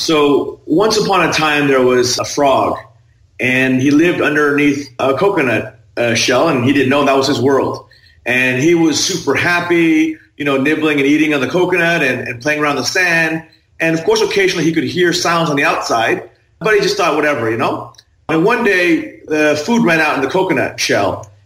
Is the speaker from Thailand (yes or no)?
yes; Thailand; I was raised in Thailand, and I, as a child, I lived in a very comfortable upbringing.